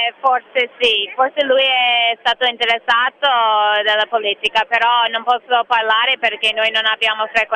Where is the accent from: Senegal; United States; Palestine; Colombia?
United States; New York; now in Milan, Italy; Io sono di New York e poi loro mi hanno mandato una scheda elettorale qua a Milano